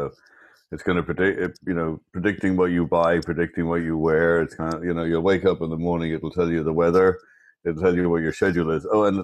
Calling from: Scarsdale, New York, United States; I'm calling in from sunny Scarsdale, New York.

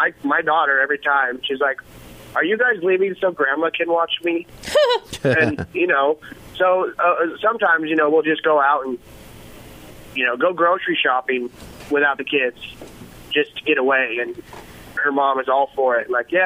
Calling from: Melbourne, Iowa, United States; I am actually on my way to work. I'm in Melbourne, Iowa right now.

